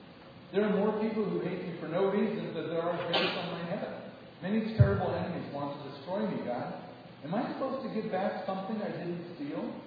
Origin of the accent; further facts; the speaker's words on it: United States; I was really shocked by the amount of attack that I as an American felt when people talked about America.